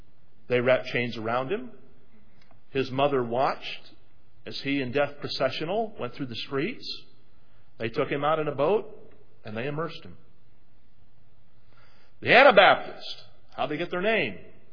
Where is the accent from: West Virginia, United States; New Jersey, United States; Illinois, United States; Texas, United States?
West Virginia, United States; Salem; I grew up near Salem, West Virginia.